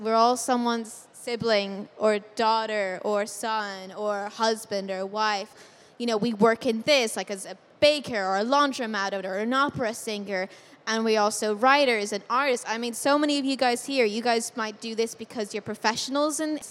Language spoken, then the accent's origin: English; Ireland; He's Irish, I'm Irish, but it's very funny.